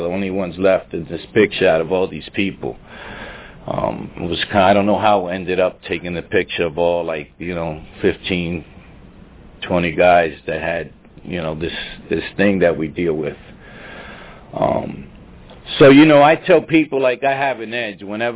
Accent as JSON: {"language": "English", "town": "Bronx", "region": "New York", "country": "United States", "tie": "born or raised there", "also_born_or_lived": "Brooklyn / Pennsylvania", "lives_now": "Florida, United States", "said": "I was born in Brooklyn, I grew up in the Bronx, and, you know, I got to, my story is like a keep coming back story"}